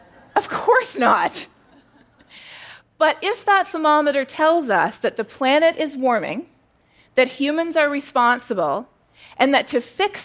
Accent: Canada; now in United States; "No," I said, "I'm Canadian."

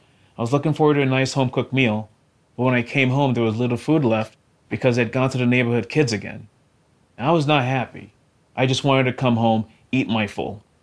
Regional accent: United States; I'm an American Muslim of Nigerian descent, and growing up, my parents instilled in me the importance of community and serving others.

